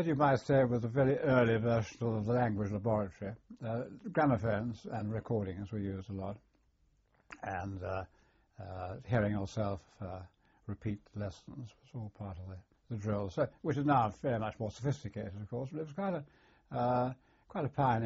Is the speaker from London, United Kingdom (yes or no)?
yes; Surbiton, London, United Kingdom; I was born in Surbiton, Surrey.